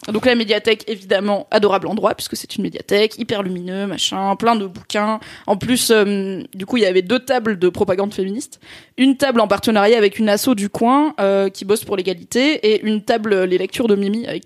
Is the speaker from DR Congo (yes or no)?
no; South-East, France; moi, j'aime bien les petites villes, notamment du sud-est, puisque c'est là où j'ai grandi.